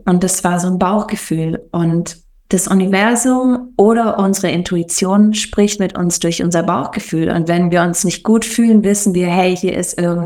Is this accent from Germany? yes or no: yes; Sigmaringen, Baden-Württemberg, Germany; Ich bin aufgewachsen im Süden von Deutschland, in einem kleinen Städtchen, das nennt sich Sigmaringen, und das war voll schön.